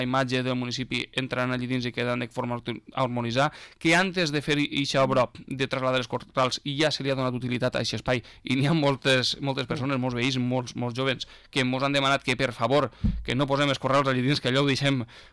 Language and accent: Catalan; Les Alqueries, Valencian Community, Spain